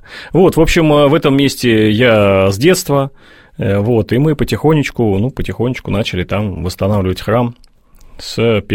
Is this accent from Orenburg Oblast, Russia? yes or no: no; Moscow, Russia; Вообще, я из Москвы. Я в Москве, я IT-предприниматель.